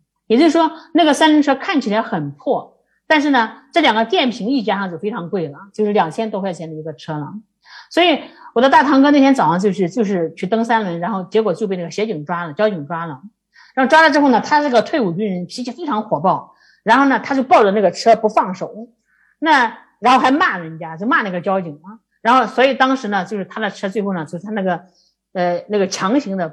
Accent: Dengzhou, Henan, China; also born or lived in Xi'an, China; 他说他不知道穰县人，就是我的家乡的县城，都是生红砖

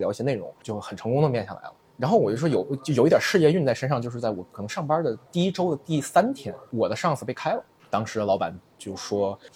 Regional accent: Tianjin, China; 导致我作为一个天津人，我没法报考

